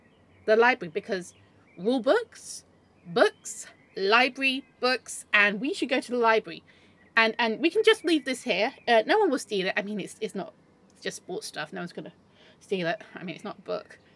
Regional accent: South of England, United Kingdom; it's cold and I'm from the south. I'm not from Newcastle.

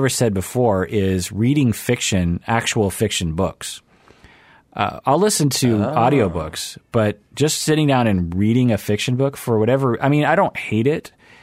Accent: Seattle, Washington, United States; I grew up in Seattle. I've done a lot of camping in my life.

